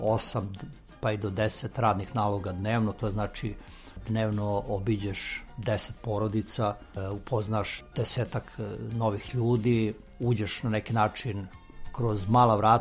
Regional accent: Šumadija, Serbia; now in Belgrade, Serbia; rodom iz jednog dela Šumadije. Živim tu u Beogradu, na Dorćulu, imam nekih 64 godine i bavim se zanatom od srednje škole do danas.

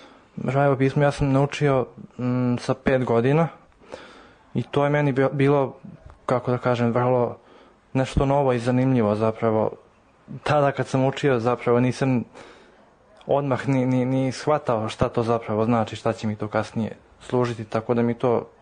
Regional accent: Sombor, Vojvodina, Serbia; born there; 22 godine i trenutno studiram klavir na Akademiji umetnosti u Novom Sadu, 48 godina. Rođen sam u Somboru

